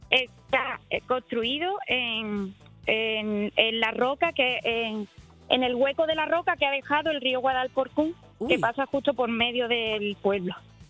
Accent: Setenil de las Bodegas, Andalusia, Spain; Pues mi pueblo es Setenil de las Bodegas.

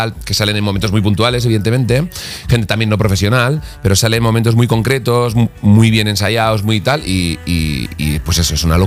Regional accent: Arbizu, Navarre, Spain; abrir una ventanita a mi pueblo, Arbizu, público de 1000 habitantes del norte de Navarra

